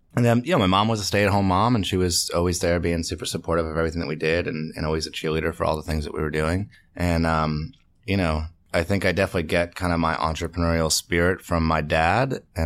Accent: Medway, Massachusetts, United States; I'm from right outside of Boston, about 40 minutes outside of Boston in the suburbs. It's a town called Medway, Massachusetts.

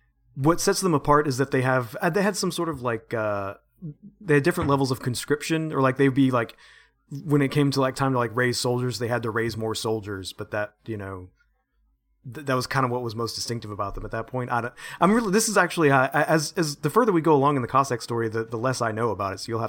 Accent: United States; Excuse me, I'm such an American.

